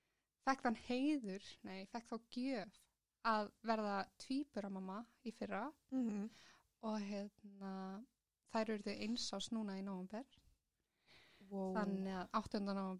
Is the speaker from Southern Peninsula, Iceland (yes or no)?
yes; Reykjanesbær, Southern Peninsula, Iceland; Já, ég samsett úr Reykjanesbæ.